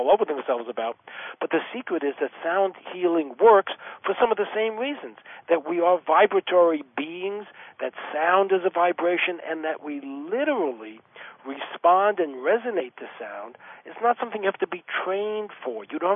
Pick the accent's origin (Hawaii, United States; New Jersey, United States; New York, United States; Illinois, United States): New York, United States; I'm an Aries. I'm from New York